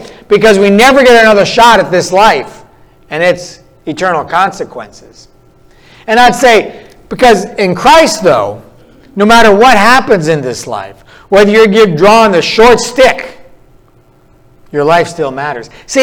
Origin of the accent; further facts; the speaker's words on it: North Dakota, United States; North Dakota, my hometown, I looked up this morning, minus 50 wind chill.